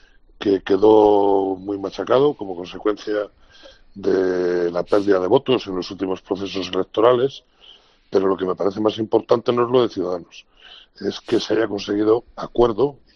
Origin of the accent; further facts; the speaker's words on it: Spain; me parece como ciudadano español